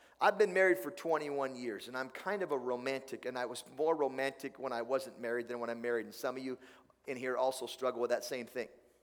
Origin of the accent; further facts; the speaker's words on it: Tillamook, Oregon, United States; I grew up in Oregon. The theme of my town was cheese, trees, and ocean breeze, Tillamook, Oregon, okay?